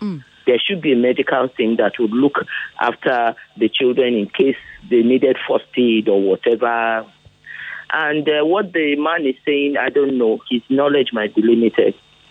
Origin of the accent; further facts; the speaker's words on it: Ikorodu, Lagos, Nigeria; from Ikorodu.